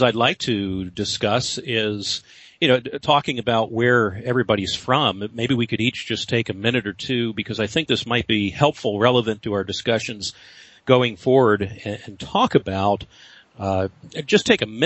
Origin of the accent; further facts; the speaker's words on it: Philadelphia, Pennsylvania, United States; although I grew up in Philadelphia and went to Westminster to borrow their library from time to time.